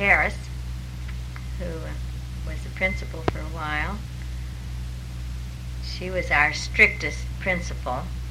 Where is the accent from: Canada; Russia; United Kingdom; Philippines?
Canada; Dawson, Yukon; born there; I was born in Dawson.